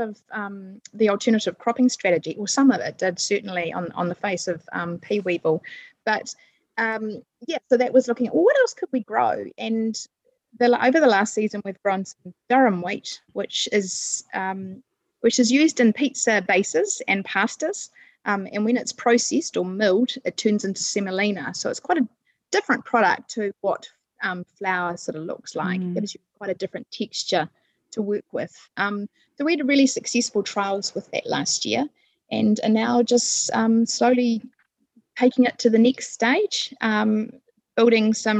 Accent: Wellington, New Zealand; So born and bred in the Wairarapa, but I grew up as a townie

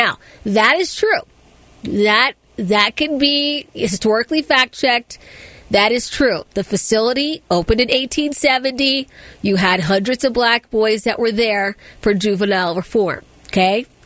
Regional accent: Accokeek, Maryland, United States; I grew up in Accokeek, and a lot of my friends lived in Baden and Oquasco, some of them Cheltenham, Upper Marlboro.

